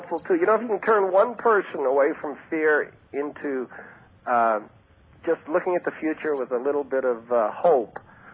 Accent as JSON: {"language": "English", "country": "Germany", "said": "I mean, I'm from Germany."}